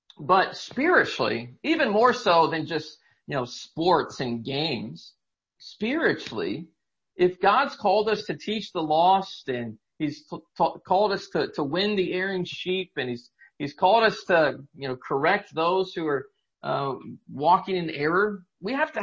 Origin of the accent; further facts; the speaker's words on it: Indiana, United States; since I'm from Indiana, that's a pretty big Indiana movie.